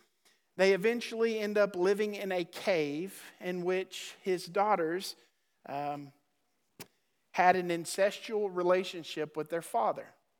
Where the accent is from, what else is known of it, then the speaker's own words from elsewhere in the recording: Oklahoma, United States; now in Texas, United States; I always joke with you that I'm from Oklahoma, and I feel like Oklahoma is the promised land, and the Lord's kind of bringing me to the desert to live here.